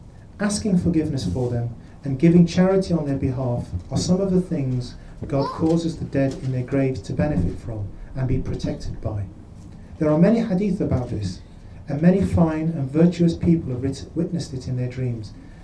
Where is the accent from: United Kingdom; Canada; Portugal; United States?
United Kingdom; England; And of course, I grew up in England and didn't know anything about South Africa.